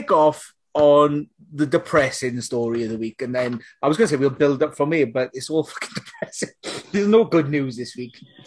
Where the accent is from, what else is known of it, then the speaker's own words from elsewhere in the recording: Wales, United Kingdom; accent: Valleys; a posh bloke that was on the table with me who thought my Valleys accent